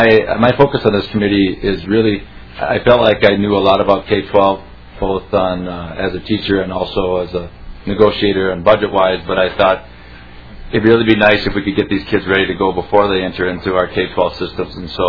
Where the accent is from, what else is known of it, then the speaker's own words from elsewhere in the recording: Saint Paul, Minnesota, United States; When I was three years old, I grew up on Dale and Van Buren. So I'm an old Frogtown product